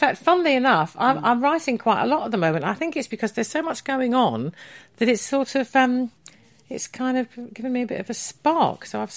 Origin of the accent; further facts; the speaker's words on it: Neasden, London, United Kingdom; born there; Well, I was born in Neasden, hence … to Scottish parents.